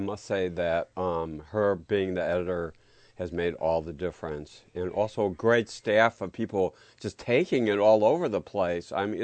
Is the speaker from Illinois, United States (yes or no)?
yes; Chicago, Illinois, United States; I was raised in West Rogers Park mostly, which is a Jewish neighborhood. We had about 100,000 Jewish people. It's still primarily a Jewish neighborhood. It's an enclave on the far north side of Chicago.